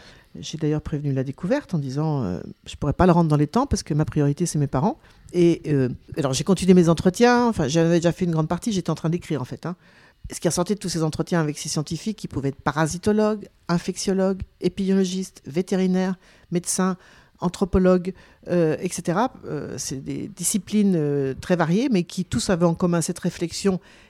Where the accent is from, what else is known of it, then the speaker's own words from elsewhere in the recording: Nouvelle-Aquitaine, France; Alors moi, je suis originaire du Poitou-Charentes